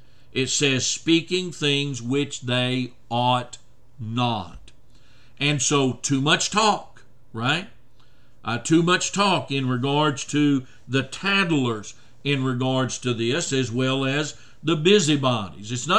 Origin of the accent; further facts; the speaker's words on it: Oklahoma, United States; Growing up in Oklahoma, I learned to appreciate, Sister Woodall, that Native American drumming with regards to that.